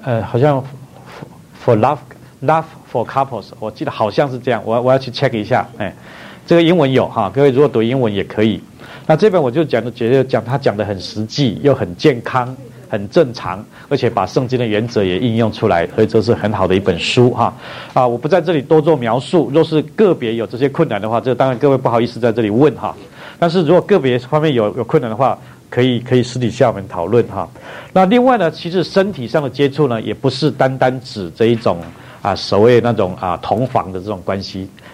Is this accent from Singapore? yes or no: no; China; 因为啊，我们中国人可能从小父母亲都不跟我们讲这个吧，对不对？